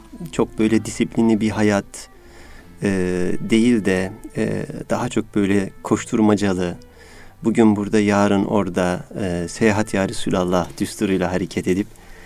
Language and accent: Turkish; Yeşilhisar, Kayseri, Turkey; moved away as an adult; also born or lived in Bursa; now in Istanbul, Turkey; 1967 Kayseri Yeşilhisar ilçesi doğumluyum. İmam Hatip Ortaokul Yeşilhisar'da bittikten sonra Develi İmam Hatip Lisesi'ne parasız yatılı olarak gittim.